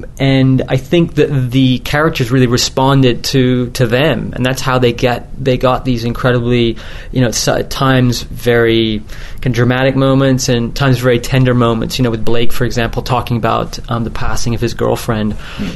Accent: England, United Kingdom; now in Canada; I'm actually originally from England, but I now live in Canada

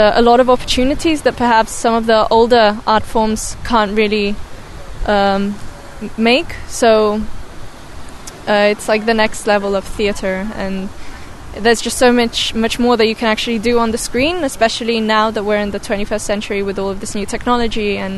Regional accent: Cyprus; I'm 19 years old and I'm from Cyprus.

